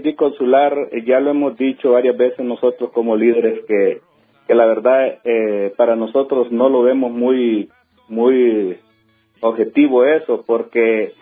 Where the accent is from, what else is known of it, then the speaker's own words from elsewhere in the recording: Honduras; la cédula de identidad nomás lo sirve cuando regresamos a Honduras o para identificarlo como hondureños, nada más.